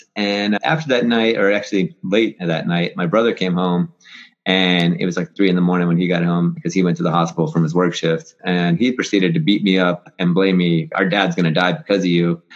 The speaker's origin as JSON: {"language": "English", "region": "West Virginia", "country": "United States", "tie": "born or raised there", "said": "Growing up in West Virginia, there wasn't a whole lot to do. We went to Catholic school."}